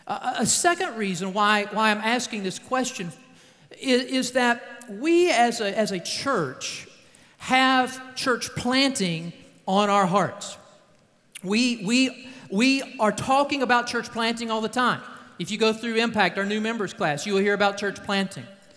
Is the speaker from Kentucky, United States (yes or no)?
yes; Kentucky, United States; Now, I grew up in Kentucky. Who said that smart remark? I grew up in Kentucky.